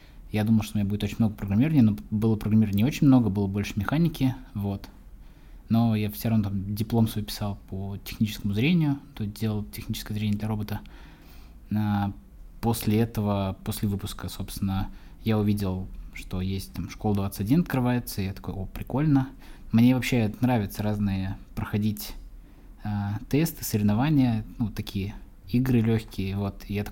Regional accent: Saratov Oblast, Russia; Я из Саратовской области родом

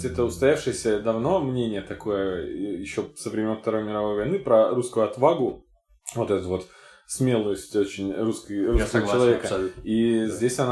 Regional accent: Nizhny Novgorod Oblast, Russia; я сам из Ветлужского района.

